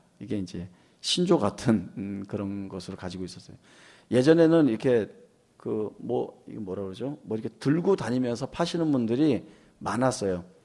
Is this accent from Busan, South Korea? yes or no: no; Mapo-gu, Seoul, South Korea; 제가 어렸을 때 마포구에 살았는데요. 동네에 거지 한 분이 계셨어요.